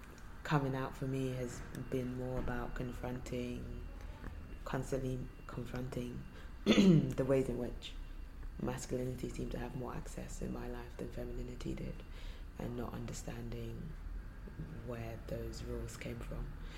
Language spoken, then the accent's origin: English; Nigeria; also born or lived in London; I grew up partly in Nigeria and also in London. Before settling here for secondary school, and my upbringing and the Christian context